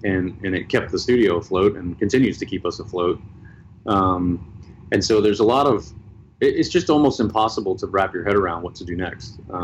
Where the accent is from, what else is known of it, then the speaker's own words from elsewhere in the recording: Tennessee, United States; I grew up in Tennessee, and I didn't watch horse racing or care about it at all.